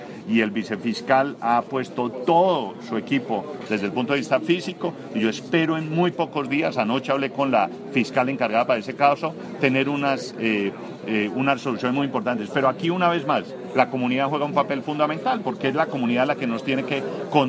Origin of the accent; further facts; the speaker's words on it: Colombia; Aquí lo único que vale es el nivel de responsabilidad individual nuestro como colombianos